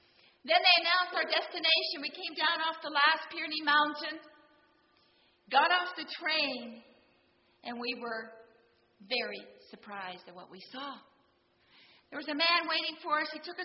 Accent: Pennsylvania, United States; I'm from Western PA, I can say this.

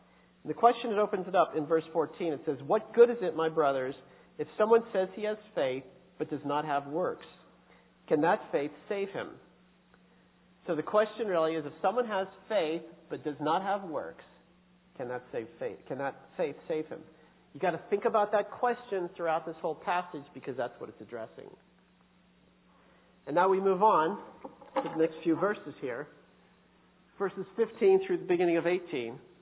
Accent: Pennsylvania, United States; Now, we're from Pennsylvania, the Keystone State, the Quaker State.

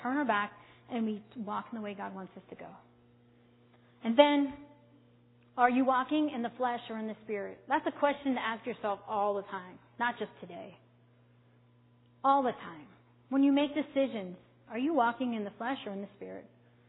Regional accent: United States; not just because I'm an American and I come from this blessed country

